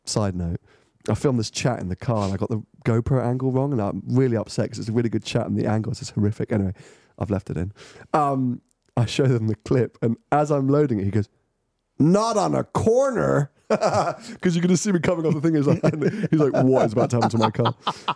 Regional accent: United Kingdom; now in United States; As a Brit in America

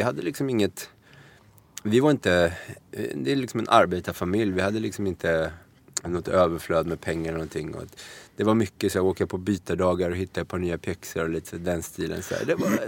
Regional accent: Örebro, Örebro County, Sweden; Nej, jag är inte det. Även fast det kanske låter så. Jag är uppväxt i Örebro.

